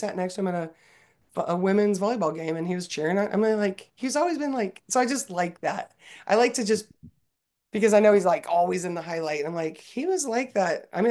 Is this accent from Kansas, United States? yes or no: no; Tucson, Arizona, United States; All right, I am from Tucson, Arizona